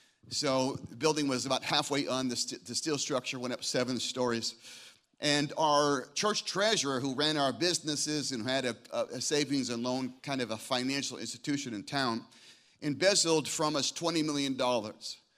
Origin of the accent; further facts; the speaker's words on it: Scottsdale, Arizona, United States; I started my first church at 27 in my hometown of Scottsdale, Arizona.